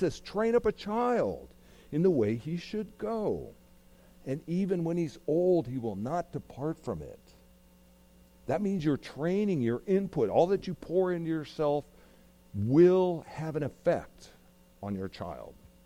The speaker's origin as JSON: {"language": "English", "region": "California", "country": "United States", "said": "I'm from California, so I really can't think of anything to say."}